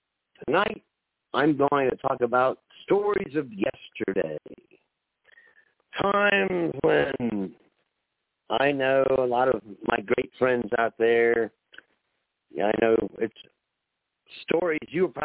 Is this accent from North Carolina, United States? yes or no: no; New Orleans, Louisiana, United States; But anyway, how about I talk about where I come from? I come from New Orleans. I was born in New Orleans, land of swamps, voodoo, the capital of murder at the time.